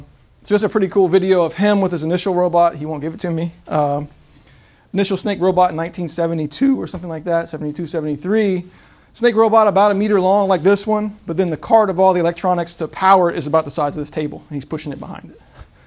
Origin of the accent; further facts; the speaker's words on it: Virginia, United States; I'm from Southern Virginia. Been here a little over 6 years now. Came 2012.